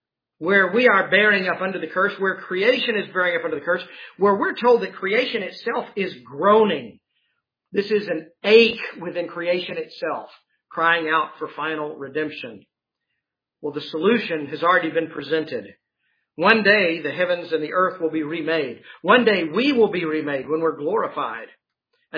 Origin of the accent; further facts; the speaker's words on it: Texas, United States; If you can imagine, and I can't, growing up in Texas, you knew not to go barefoot.